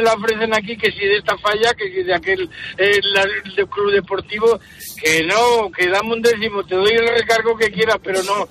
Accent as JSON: {"language": "Spanish", "town": "Valencia", "region": "Valencian Community", "country": "Spain", "tie": "born there", "lives_now": "Azagra, Spain", "said": "Yo vivo en Azagra, en un pueblo de Navarra, pero nací en Valencia hace ya muchos años, que ya tengo muchos años."}